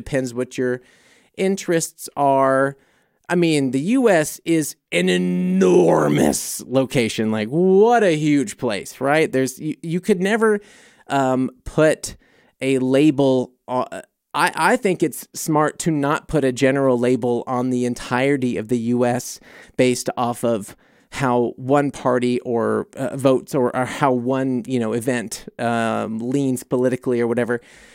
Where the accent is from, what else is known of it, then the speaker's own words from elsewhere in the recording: New Orleans, Louisiana, United States; also born or lived in Mississippi; Born in Mississippi, you know, I tell people I'm from New Orleans because that was where I spent a lot of my time. And I went to school there.